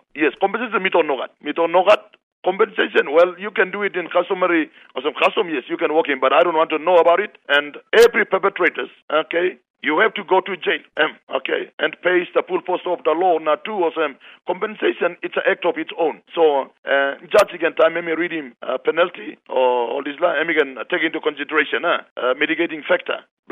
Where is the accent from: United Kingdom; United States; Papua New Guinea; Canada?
Papua New Guinea; Enga; as I am also from Enga, okay, I have known the traditions and customs and norms and all that.